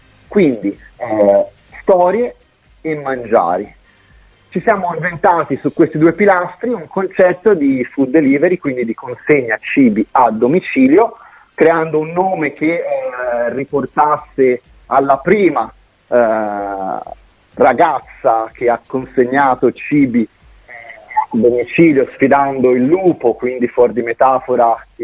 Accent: Pontassieve, Tuscany, Italy; Io sono del paese, sono di Pontassieve

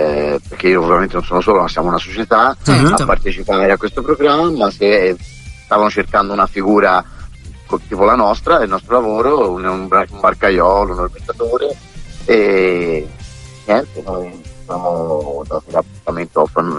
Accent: Vaglia, Tuscany, Italy; io cresciuta a Vaglia

